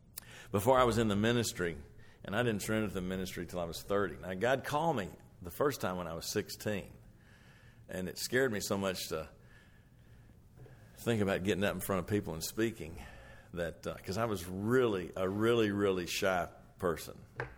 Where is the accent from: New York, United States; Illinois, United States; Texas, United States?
Texas, United States; Lubbock; I was born and raised in Lubbock.